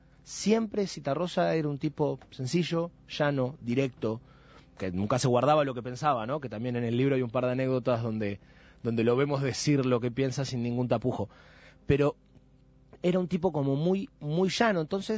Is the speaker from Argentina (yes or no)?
no; Mexico; born there; Yo nací en México y hay posibilidades de que lo haya visto.